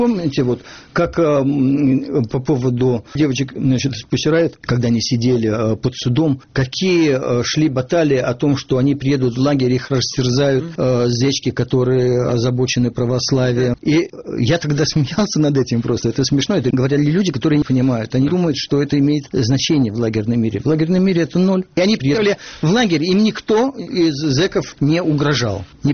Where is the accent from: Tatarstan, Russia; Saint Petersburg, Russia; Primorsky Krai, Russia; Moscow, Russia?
Moscow, Russia; И перед этим отступало то, что я москвич, а москвичей очень не любят везде